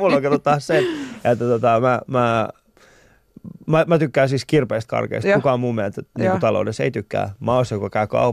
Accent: Vantaa, Uusimaa, Finland; No mä oon itse asunut aina, melkein aina. Mä aina puhun siitä, että mä oon Vantaalta. Mm. Mä oon siis asun tällä hetkellä itse Hakunilassa.

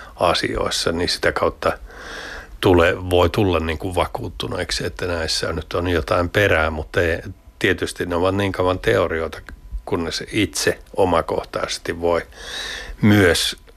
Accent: Lahti, Päijät-Häme, Finland; mä oon Lahdesta kotoisin

